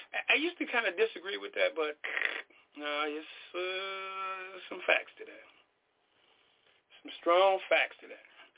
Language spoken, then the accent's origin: English; Chicago, Illinois, United States; also born or lived in San Diego; I grew up in Chicago in some rough neighborhoods, and I've seen stuff that news media never even covered. So I also lived in a border town before. I used to live in San Diego.